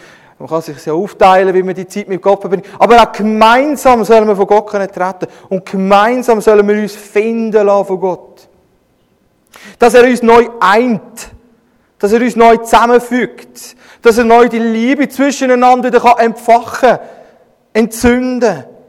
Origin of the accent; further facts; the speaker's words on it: Bern, Switzerland; Als Schweizer, als Emmentaler